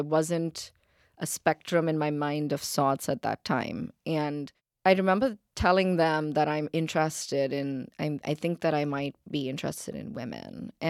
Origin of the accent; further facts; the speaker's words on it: Chennai, Tamil Nadu, India; when I was young and in India, especially growing up in Chennai, which is, you know, moderately conservative, not as modern as like Mumbai where you grew up, or Delhi.